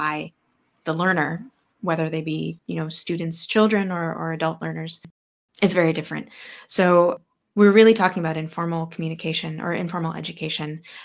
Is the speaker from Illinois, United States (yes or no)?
no; New Jersey, United States; And so I am from New Jersey. I grew up loving astronomy.